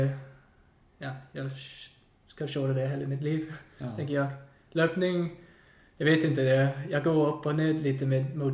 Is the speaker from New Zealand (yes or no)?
yes; New Zealand; now in Sweden; Det är svårt att bo så långt från min hemstad, eller hemland.